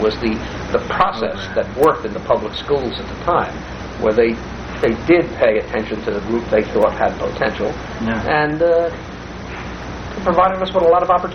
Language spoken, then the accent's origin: English; New York City, New York, United States; I was born and raised in New York City. I was an adopted son of a family. My father worked for the Department of Sanitation in New York as a truck driver. And spent virtually all of my time in the Bronx, part of the early years in Harlem.